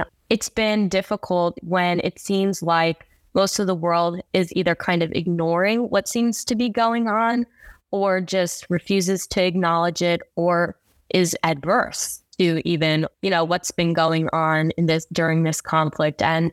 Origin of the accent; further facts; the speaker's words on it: Northbrook, Illinois, United States; I'm originally from Northbrook, Illinois. I am currently a 2L at the University of Wisconsin Law School